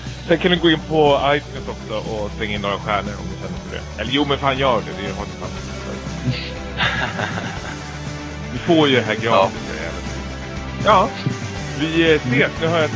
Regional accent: Sweden; När jag var hemma i Sverige i somras

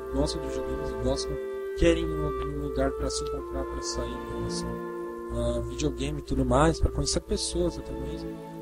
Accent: São Paulo, Brazil; Eu e o Obi, no caso, nós somos de São Paulo.

